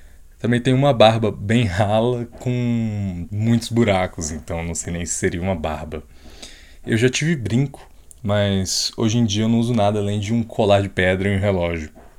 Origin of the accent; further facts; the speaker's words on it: Paraíso do Tocantins, Tocantins, Brazil; born there; now in Goiânia, Brazil; moro em Goiânia, mas sou tocantinense, nasci na cidade de Paraíso, em Tocantins. Eu sou branco